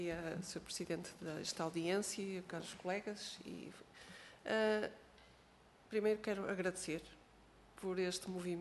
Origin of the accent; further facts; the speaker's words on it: Porto, Norte, Portugal; porque eu sou do Porto, e, portanto, o Porto também, cresci a ver aqueles painéis de azulejos